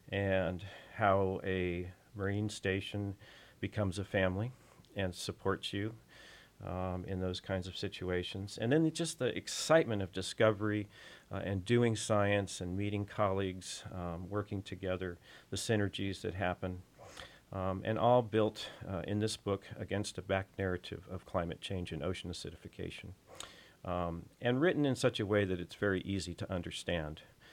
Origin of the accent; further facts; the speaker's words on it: California, United States; which is quite remarkable for somebody who grew up in California.